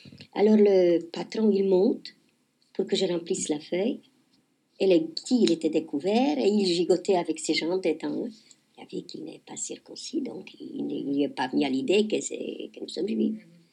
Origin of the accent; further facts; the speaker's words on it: Poland; Ils savaient qu'on est mari et femme, et qu'on est polonais d'origine.